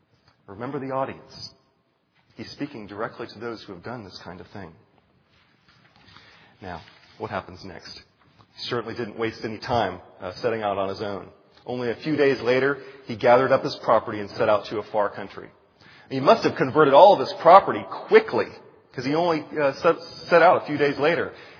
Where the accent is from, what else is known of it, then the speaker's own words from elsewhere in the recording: Manassas, Virginia, United States; I grew up in a smaller town as well. Perhaps not this small. I grew up in Manassas.